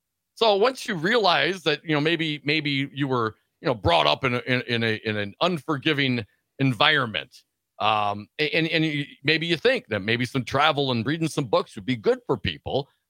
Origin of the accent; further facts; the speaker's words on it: Madison, Wisconsin, United States; growing up in Madison area, Wisconsin.